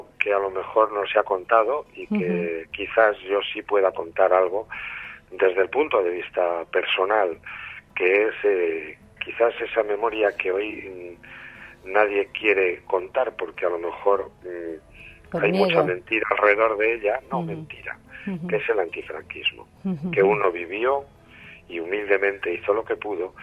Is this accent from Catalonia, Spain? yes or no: no; Guadalajara, Castilla-La Mancha, Spain; humildísimo libro de viajes por mi tierra, por mis tierras de Guadalajara